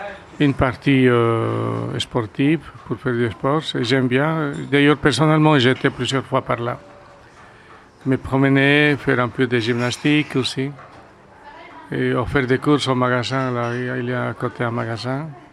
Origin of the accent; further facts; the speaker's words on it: Bolivia; first language Spanish; French is a second language; now in Brussels, Belgium; Je ne suis pas belge. Je viens d'Amérique latine. Je parle espagnol. Je viens de Bolivie. C'est un pays un peu au milieu de l'Amérique du Sud, entre le Brésil, vers le sud et le nord, au Pérou.